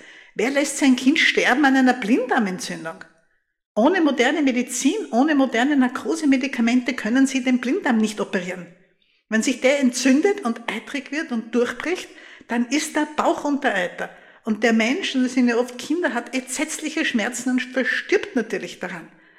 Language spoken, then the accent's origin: German; Graz, Styria, Austria; wo etwas passiert ist in meiner Heimatstadt Graz.